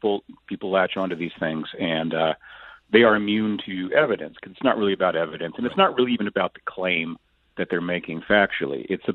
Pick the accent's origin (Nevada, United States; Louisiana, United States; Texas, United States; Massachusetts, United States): Texas, United States; Lubbock; when I was growing up in Lubbock in the 1970s